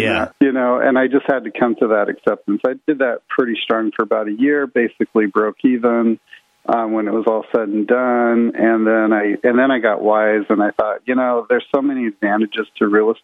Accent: Los Altos, California, United States; I grew up in California in Los Altos, Mountain View, kind of Silicon Valley

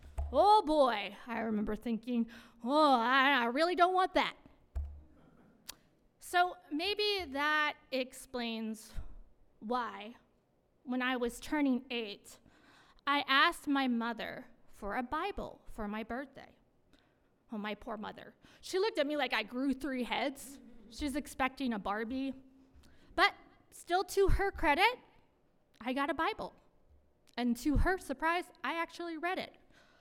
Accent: Sarnia, Ontario, Canada; born there; I was born in the Canadian town of Sarnia, Ontario. I'm the youngest of two daughters, and I was raised by two hippie parents.

